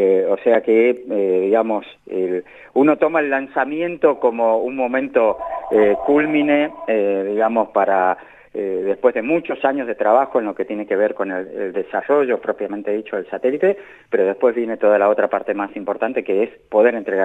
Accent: San Juan, Argentina; Yo soy sanjuanino, sí, señor.

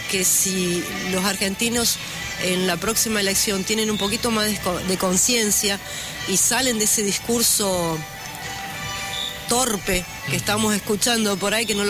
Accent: Brazil; yo vengo de Brasil, y yo vengo de la era Bolsonaro.

